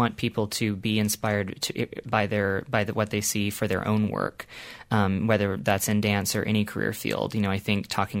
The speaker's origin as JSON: {"language": "English", "town": "Asheville", "region": "North Carolina", "country": "United States", "said": "I would actually say I was from Charlotte because not a lot of people even knew where Asheville was."}